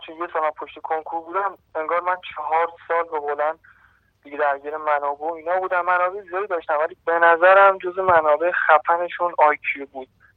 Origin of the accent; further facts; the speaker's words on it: Sirjan, Kerman, Iran; سیرجان، استان کرمان.